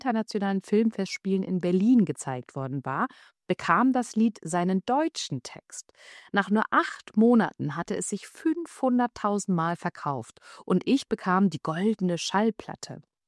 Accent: Greece; für einen Dokumentarfilm über meine Heimat Griechenland einige Lieder zu singen

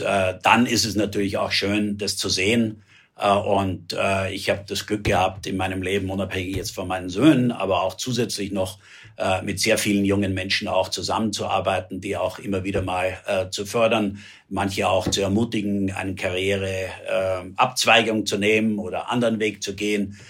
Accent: Germany; born there; ich bin 1956 im Westen geboren.

